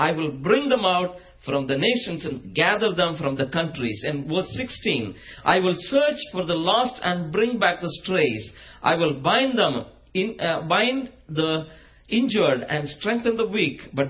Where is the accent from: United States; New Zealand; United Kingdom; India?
India; moved away; When I came from India here, everyone was saying cool, and I was thinking, what is this?